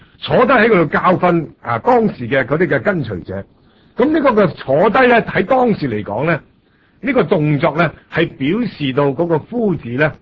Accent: China; 我哋中国人讲到福嘅时候呢

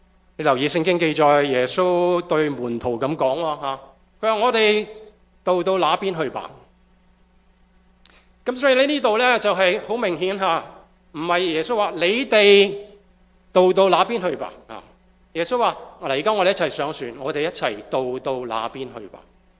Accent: China; 我们中国人都讲得很好，天有不测之咩风云嘛

